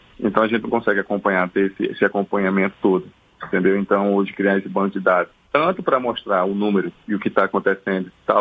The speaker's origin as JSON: {"language": "Portuguese", "town": "Natal", "region": "Rio Grande do Norte", "country": "Brazil", "tie": "born or raised there"}